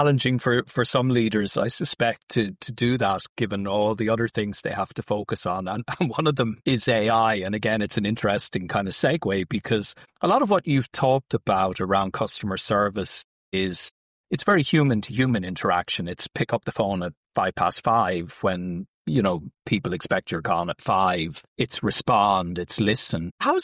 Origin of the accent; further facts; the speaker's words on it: Ireland; Being Irish